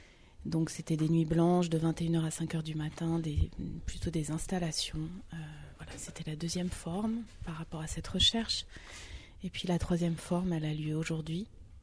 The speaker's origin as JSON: {"language": "French", "region": "Campania", "country": "Italy", "said": "Je suis originaire du sud de l'Italie, près de Naples."}